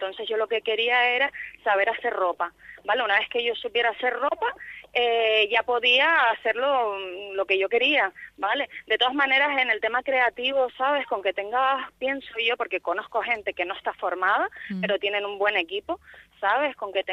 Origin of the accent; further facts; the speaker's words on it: Madrid, Community of Madrid, Spain; moved away as an adult; now in Tenerife, Spain; cuando vine de Madrid yo estudié diseño de moda ya un poquito más mayor y llegué a Tenerife